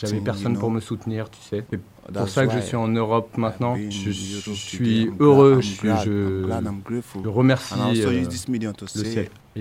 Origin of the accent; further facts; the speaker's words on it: Nigeria; moved away; Oui, je suis du Nigeria.